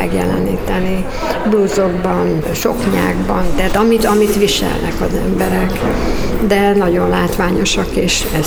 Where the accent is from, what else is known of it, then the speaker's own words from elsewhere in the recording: Hungary; Gyakorlatilag a szülőföldem a Mátra mintakincsét próbáltam